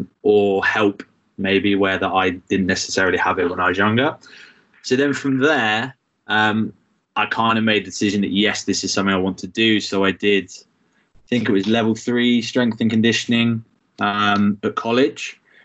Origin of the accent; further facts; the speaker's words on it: South West England, United Kingdom; I grew up in North Devon, so there were literally 65 kids in my whole primary school and then about 500, 600 kids in my secondary school.